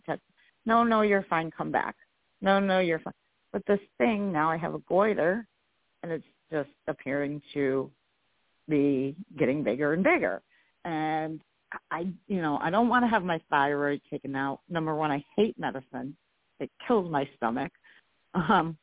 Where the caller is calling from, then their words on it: New York, United States; I am in New York.